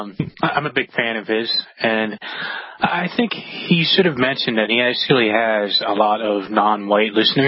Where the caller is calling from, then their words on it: Pennsylvania, United States; Hi, I'm calling from Pennsylvania.